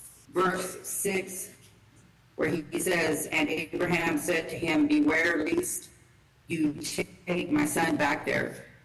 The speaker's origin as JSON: {"language": "English", "town": "Odessa", "region": "Texas", "country": "United States", "said": "I'm from Odessa, Texas."}